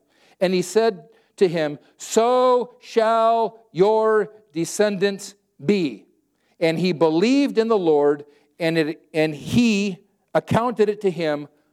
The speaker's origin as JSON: {"language": "English", "region": "California", "country": "United States", "tie": "born or raised there", "said": "I grew up in Southern California and God speaks to me differently."}